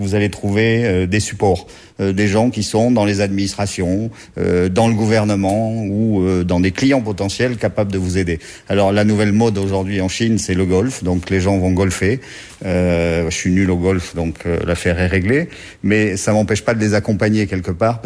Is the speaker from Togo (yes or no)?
no; France; Moi, je suis français.